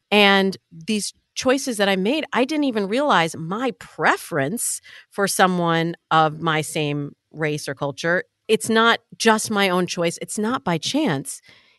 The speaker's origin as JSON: {"language": "English", "country": "United States", "said": "I really feel like my life is enhanced as an American"}